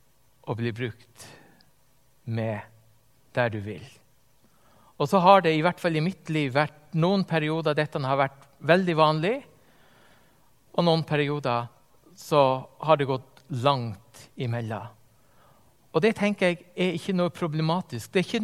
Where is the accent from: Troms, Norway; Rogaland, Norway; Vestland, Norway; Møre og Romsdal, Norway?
Troms, Norway; Finnsnes; en sånn nasjonalfest hjemme på Finnsnes